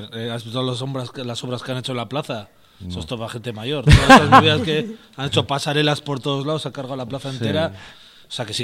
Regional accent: Getxo, Basque Country, Spain; que yo al final soy de Guecho, que tampoco está tan lejos

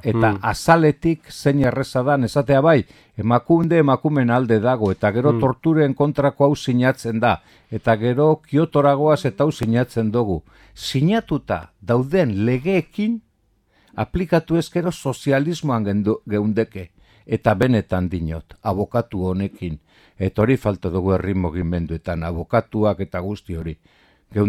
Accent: Basque Country, Spain; enaiz sentitzen baskoa. Gero tandaluzagoa sentitzen naiz, hori bai euskalduna naiz. Biztan da eta mundakan bizi naiz

